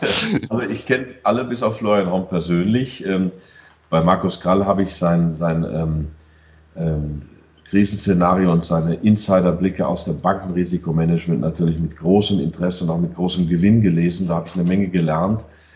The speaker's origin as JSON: {"language": "German", "country": "United States", "said": "Ich war 10 Jahre dort. Ich bin Amerikaner."}